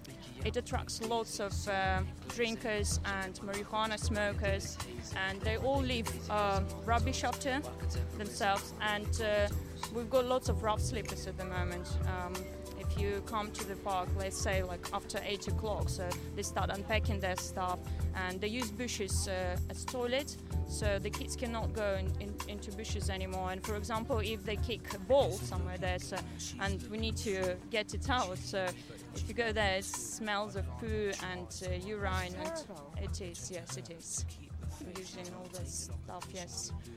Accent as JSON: {"language": "English", "country": "Russia", "second_language": "English", "lives_now": "United Kingdom", "said": "I come from Russia originally"}